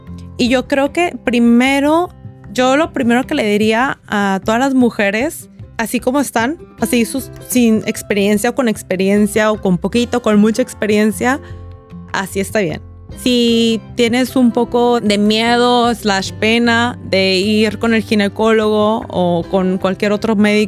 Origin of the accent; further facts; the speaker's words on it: Monterrey, Nuevo León, Mexico; yo crecí aquí en Monterrey